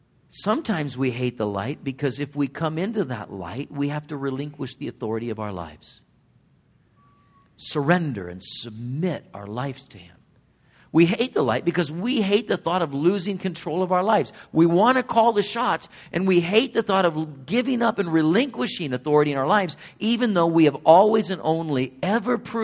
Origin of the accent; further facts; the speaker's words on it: California, United States; Valerie and I, we grew up in Southern California in Orange County.